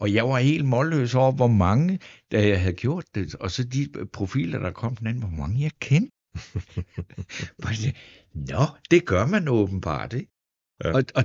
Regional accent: Svendborg, Region of Southern Denmark, Denmark; det der er vildt ved at komme hjem, som jeg gør i aften til min gamle hjemby. Så kan man altså komme til Svendborg

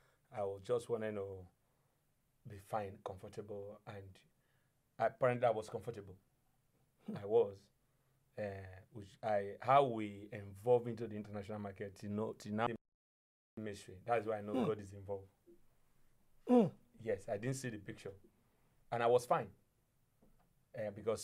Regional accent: Ugili, Delta, Nigeria; born there; I was born in Delta State, Ugili to be precise. From a polygamous family.

